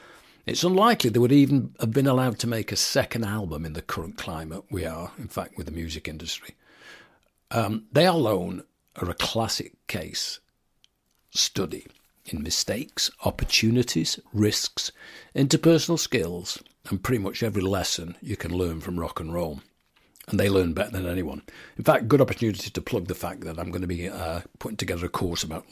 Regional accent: Manchester, North West England, United Kingdom; especially those people at Granada TV in my hometown then of Manchester, UK.

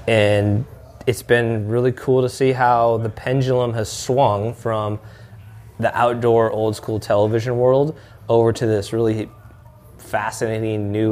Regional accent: Oregon, United States; because I grew up in Oregon. So born and raised was a huge inspiration for me.

